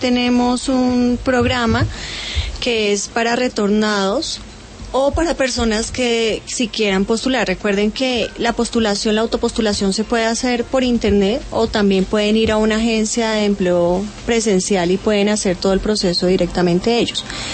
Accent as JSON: {"language": "Spanish", "country": "Venezuela", "said": "¿Cuántos tenemos, por ejemplo, nosotros hoy como migrantes venezolanos registrados en este año?"}